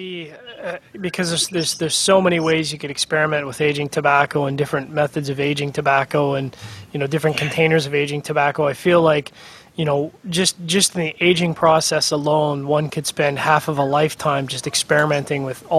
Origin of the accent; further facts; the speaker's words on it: Canada; because I'm a Canadian, I tend to be a bit of an optimist.